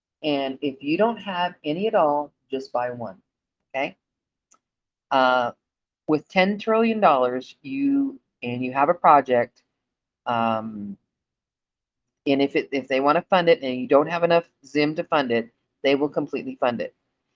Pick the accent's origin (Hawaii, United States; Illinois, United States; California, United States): Hawaii, United States; Hilo; born there; I was born in Hilo, Hawaii.